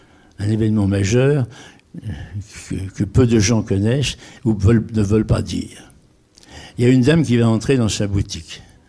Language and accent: French; Paris, Île-de-France, France; Non, moi, je suis parisien de cinq générations.